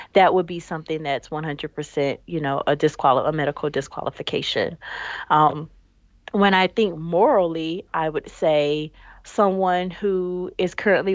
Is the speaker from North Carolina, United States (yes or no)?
no; Kissimmee, Florida, United States; I am from Kissimmee, Florida.